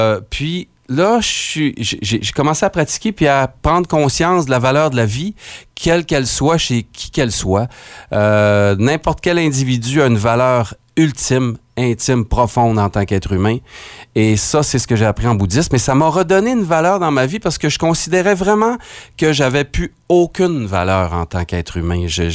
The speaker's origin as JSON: {"language": "French", "town": "Arvida", "region": "Quebec", "country": "Canada", "said": "Moi, je viens d'Arvida, là."}